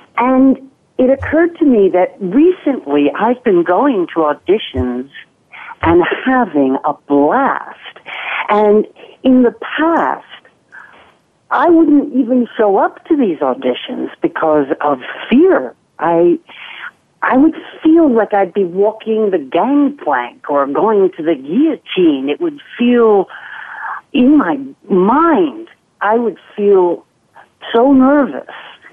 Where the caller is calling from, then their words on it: Manhattan, New York, United States; I'm calling in from Upper Manhattan in Washington Heights.